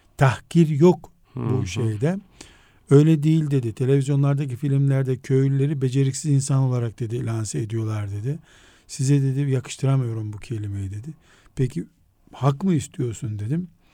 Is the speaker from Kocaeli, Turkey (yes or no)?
no; Istanbul, Turkey; Nerelisiniz dedi. İstanbul'dan geliyorum dedim.